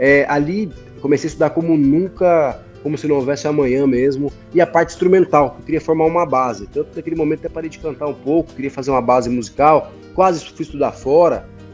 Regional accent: Campo Grande, Mato Grosso do Sul, Brazil; meus pais se separaram, então eu fui criado lá em Campo Grande.

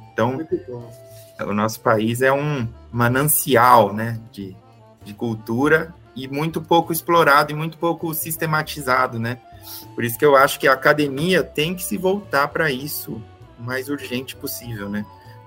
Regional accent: Campinas, São Paulo, Brazil; eu sou de Campinas, né? Tem só em Campinas, né, o jongo, o samba de bumbo

